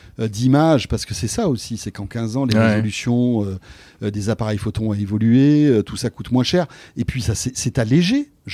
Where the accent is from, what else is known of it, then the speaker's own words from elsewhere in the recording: Corsica, France; Tiens, tu sais que moi, je suis originaire de Corse.